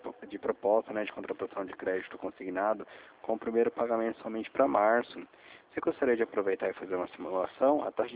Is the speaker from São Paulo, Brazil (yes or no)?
yes; São José dos Campos, São Paulo, Brazil; nós somos de São José dos Campos.